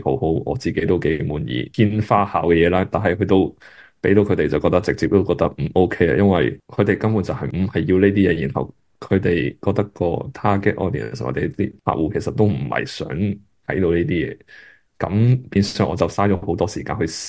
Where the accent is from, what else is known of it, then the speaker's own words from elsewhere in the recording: China; 可能真的我哋中国人或者亚洲的文化同西方文化有分别，